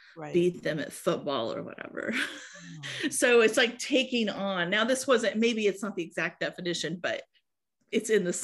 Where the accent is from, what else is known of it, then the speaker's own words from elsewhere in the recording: Iowa, United States; I was born and raised in Iowa.